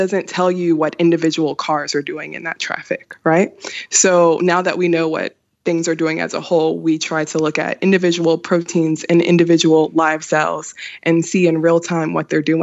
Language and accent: English; United States; now in Wollongong, Australia; I'm American, and I am in the Van Oyen group here at UOW